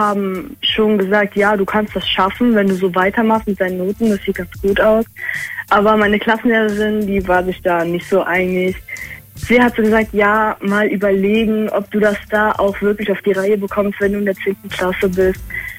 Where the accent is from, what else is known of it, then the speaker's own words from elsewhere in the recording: Rhineland-Palatinate, Germany; Ich komme aus der Nähe Trier und bin 14 Jahre alt.